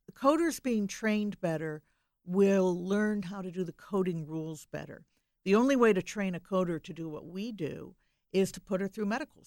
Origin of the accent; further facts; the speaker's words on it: Wisconsin, United States; well, you can tell I'm from Wisconsin.